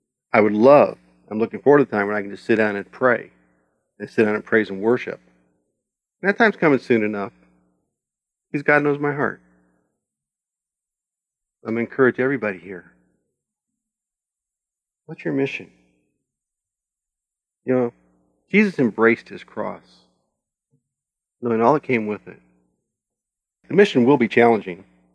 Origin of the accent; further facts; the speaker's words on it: Springfield, United States; In my hometown of Springfield, I'm 50 minutes wherever I want to go.